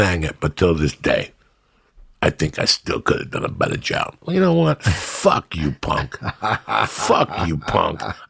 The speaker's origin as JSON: {"language": "English", "town": "San Diego", "region": "California", "country": "United States", "said": "met with another guy from where we're from San Diego"}